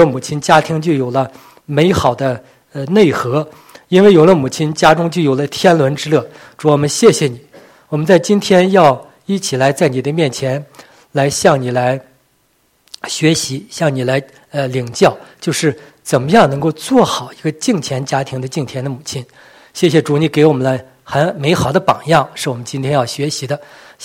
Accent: Northeast China, China; 我们东北管那个外祖母叫姥姥，所以我下面就用姥姥吧，我因为我东北人

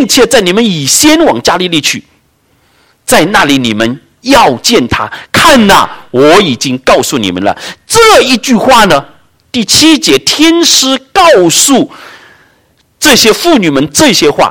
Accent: China; now in Canada; 只有我们中国人过清明节，

